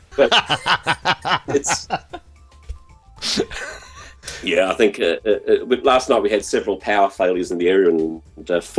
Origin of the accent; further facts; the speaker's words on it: Sheffield, Yorkshire and the Humber, United Kingdom; born there; Well, it was a cold night in 64 in England. I was born in Sheffield, Yorkshire.